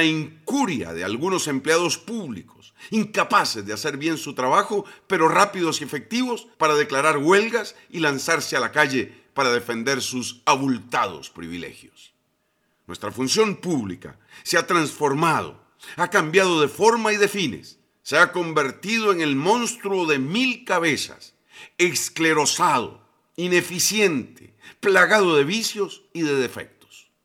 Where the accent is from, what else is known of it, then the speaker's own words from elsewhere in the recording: Costa Rica; Sé que somos muchos los costarricenses que queremos un país mejor, más justo, más equitativo, más solidario.